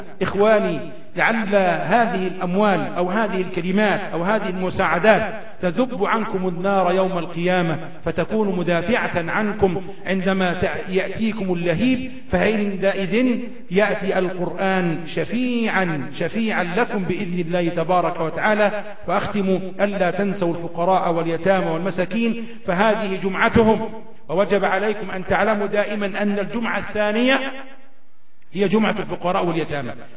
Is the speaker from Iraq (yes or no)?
no; Egypt; اللهم اجعل بلدنا مصر آمنة مطمئنة